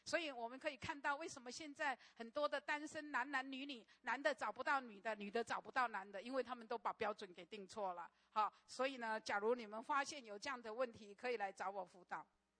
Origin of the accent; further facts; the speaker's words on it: Taiwan; 我们台湾人有一句谚语